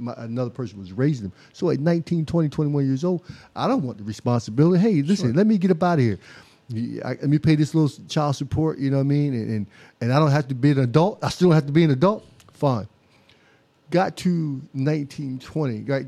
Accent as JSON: {"language": "English", "town": "Seaford", "region": "Delaware", "country": "United States", "tie": "born or raised there", "said": "I'm a Sussex County boy, right? So I was born and raised in Seaford. I'm born in Nanticoke, you know, and I left and went to school and came back. But other than that, I live in Millsboro now."}